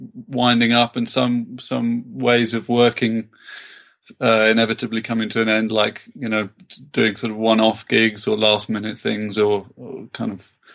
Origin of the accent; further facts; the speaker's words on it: South West England, United Kingdom; I grew up in Cornwall